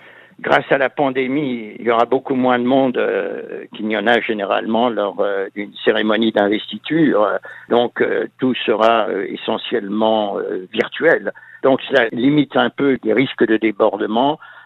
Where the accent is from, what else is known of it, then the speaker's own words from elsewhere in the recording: France; moved away as an adult; now in United States; J'ai passé le plus clair de ma vie aux États-Unis. J'y ai vécu plus longtemps que j'ai vécu dans mon pays d'origine, la France.